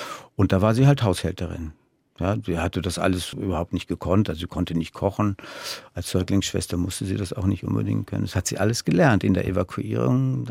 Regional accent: Berlin, Germany; also born or lived in Bertelsdorf, Germany; dass wir Kinder ja evakuiert waren als Berliner.

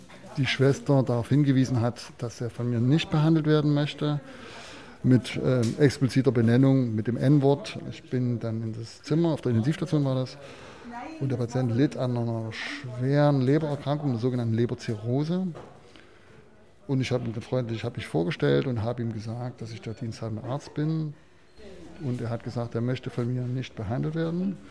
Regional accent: Chemnitz, Saxony, Germany; Ich komme aus Karl-Marx-Stadt, aus Reichenbrand, aus Chemnitz

